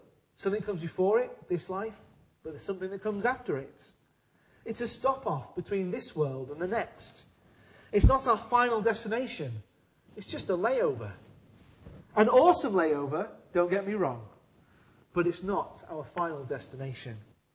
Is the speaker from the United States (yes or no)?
no; United Kingdom; We're British. We love the sea, don't we? We love going to the seaside.